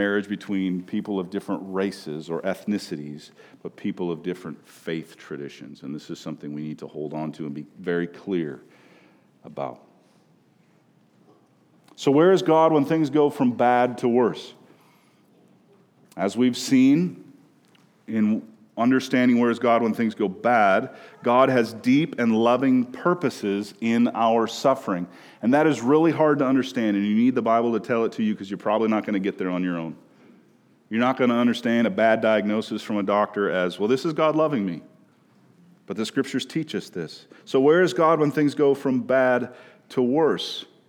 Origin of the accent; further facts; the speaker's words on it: Minnesota, United States; as a Minnesotan in the South